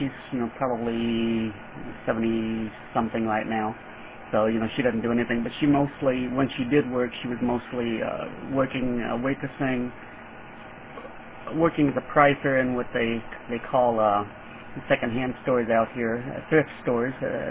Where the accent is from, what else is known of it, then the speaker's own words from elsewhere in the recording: Iowa, United States; also born or lived in Florida; that's why I was born in Florida. He was in the, you know, at the Air Force, and he was stationed out of Eglin Air Force Base in Florida. But my mom and him both came from Iowa, so after he left the service, then they moved back to Iowa.